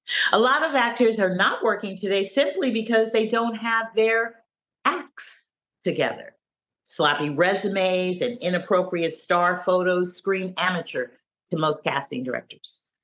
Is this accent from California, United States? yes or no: yes; San Francisco, California, United States; my early years growing up in San Francisco, California.